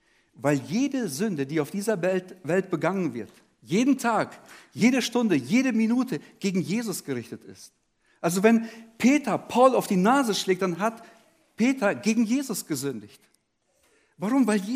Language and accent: German; Almaty, Kazakhstan; ich komme aus Kasachstan, aus der Stadt Alma-Ata.